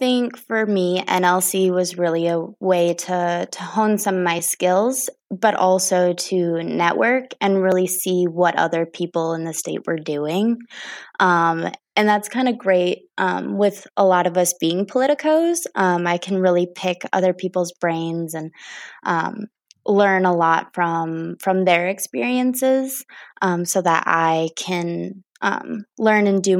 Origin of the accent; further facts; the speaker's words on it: Green Bay, Wisconsin, United States; also born or lived in Sturgeon Bay / Merrill; So I was born in Sturgeon Bay, which is the little peninsula, the thumb of the state. And then I lived in Green Bay for a lot of my childhood. And then I moved to Merrill